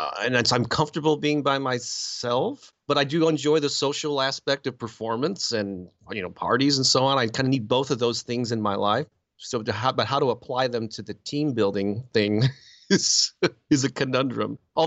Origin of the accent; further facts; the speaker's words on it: St. Louis, Missouri, United States; I published a music newspaper locally in my hometown of St. Louis years ago.